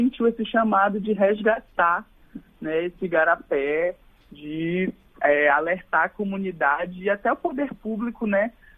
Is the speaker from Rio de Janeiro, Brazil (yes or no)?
no; Castanhal, Pará, Brazil; eu sou daqui, né, de Castanhal, no Pará, no nordeste do estado do Pará, né, numa comunidade chamada Grovila Itaqui, né, que fica a alguns quilômetros do centro da cidade de Castanhal.